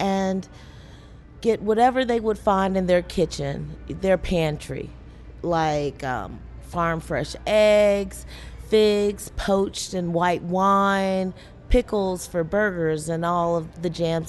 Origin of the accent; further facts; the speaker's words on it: Meridian, Mississippi, United States; I was born in Meridian, Mississippi, to a single mother.